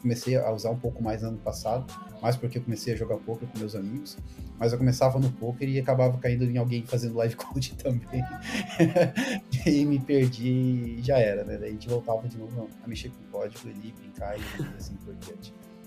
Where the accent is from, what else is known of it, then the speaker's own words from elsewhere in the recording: Joinville, Santa Catarina, Brazil; sou de Santa Catarina, Joinville, né?